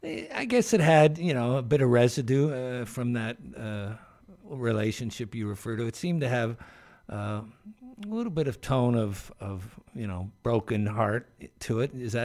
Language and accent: English; Ohio, United States; Considering that I'm from Ohio, well, that's all right.